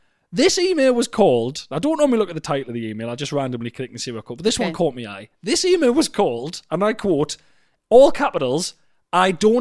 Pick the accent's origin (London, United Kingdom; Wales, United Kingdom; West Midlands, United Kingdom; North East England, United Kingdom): North East England, United Kingdom; Newcastle upon Tyne; I'm from Newcastle, and when I was a little kid, my mum and dad used to visit family in Sunderland regularly, north to south.